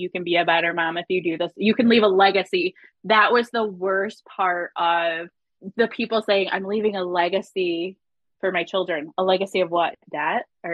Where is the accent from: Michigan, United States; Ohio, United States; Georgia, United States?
Michigan, United States; for sure say that good old home state of Michigan, Amway is the worst one.